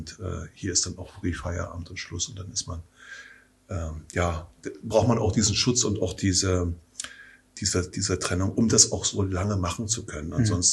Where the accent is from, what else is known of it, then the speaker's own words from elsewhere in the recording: Forst, Brandenburg, Germany; born there; Ich bin gebürtiger Forster, jawohl, genau.